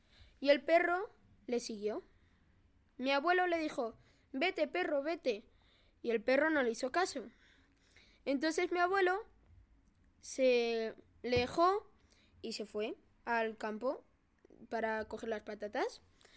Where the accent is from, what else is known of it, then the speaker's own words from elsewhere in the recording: Spain; mi madre es de Bolivia, mi padre es de Bulgaria y yo soy de España.